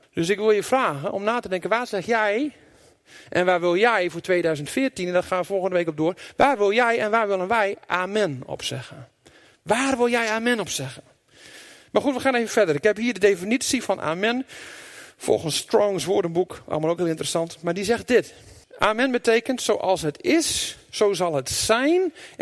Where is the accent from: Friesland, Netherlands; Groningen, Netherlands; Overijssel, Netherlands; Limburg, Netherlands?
Groningen, Netherlands; Wil ik graag dat wij als Groningers meer westers gaan worden?